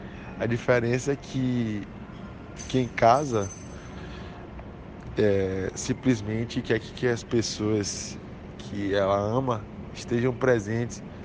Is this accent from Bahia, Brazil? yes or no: yes; Salvador, Bahia, Brazil; sou de Salvador, Bahia, e acabei de me casar